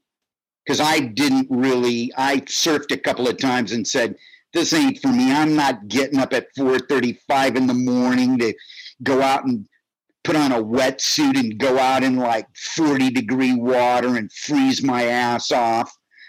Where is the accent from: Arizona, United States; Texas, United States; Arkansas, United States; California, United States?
California, United States; Hermosa Beach; And Wasted, basically, is just my history of growing up in Hermosa Beach in the South Bay.